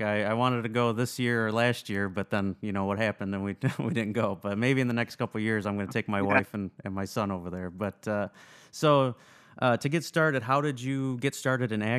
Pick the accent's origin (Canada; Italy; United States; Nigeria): Italy; Aragona, Sicily; Well, another Sicilian. That's great. I'm from Aragona, so we're from Agrigento area.